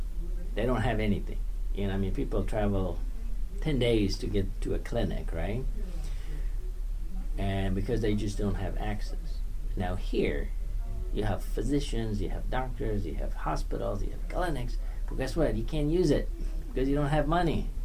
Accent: Afghanistan; I'm from Afghanistan. There's no healthcare system.

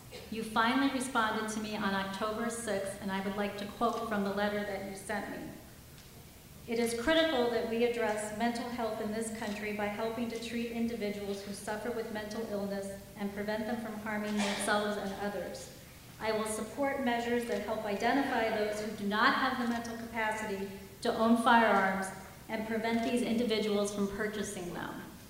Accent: Oswego, New York, United States; from Oswego, New York.

